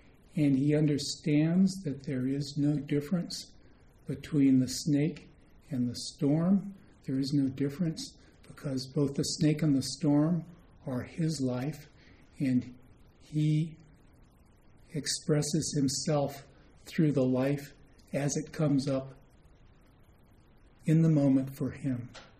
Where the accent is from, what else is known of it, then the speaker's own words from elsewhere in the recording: Arizona, United States; I grew up around them. I grew up in Arizona.